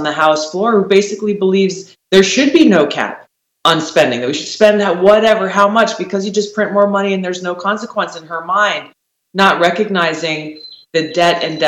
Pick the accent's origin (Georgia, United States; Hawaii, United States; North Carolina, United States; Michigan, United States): Hawaii, United States; In my home state of Hawaii